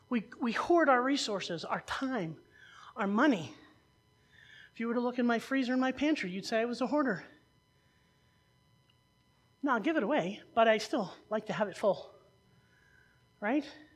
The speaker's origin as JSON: {"language": "English", "region": "Missouri", "country": "United States", "said": "Now I am from Missouri. I'm from the show me state."}